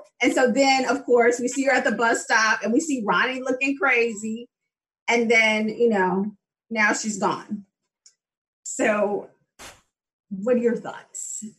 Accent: Chicago, Illinois, United States; which it is, of course, because I'm from Chicago.

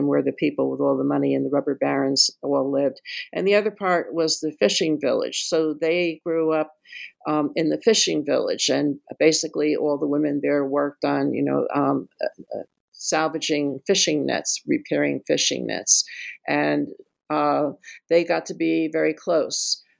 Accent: New Jersey, United States; Well, I grew up in New Jersey, and I was familiar with Hoboken

